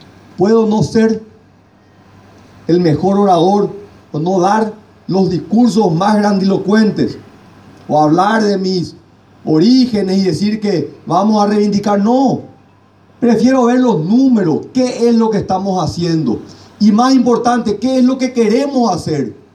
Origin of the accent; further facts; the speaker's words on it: Paraguay; nosotros los paraguayos, este departamento que es la cuna de la cultura y que nos sentimos orgullosos como paraguayos de tener esto